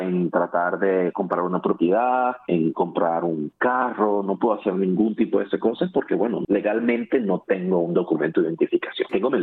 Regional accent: Venezuela; moved away; Como venezolano soy muy apegado a mi familia. No poder viajar a verlos es una cosa que, mira, te destroza por dentro.

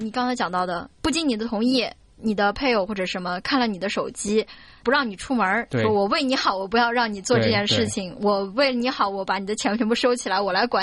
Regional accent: China

